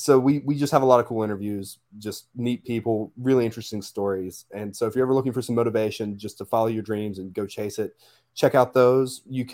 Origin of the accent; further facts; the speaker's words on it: Alabama, United States; I'm from Alabama, so we're kind of required by law.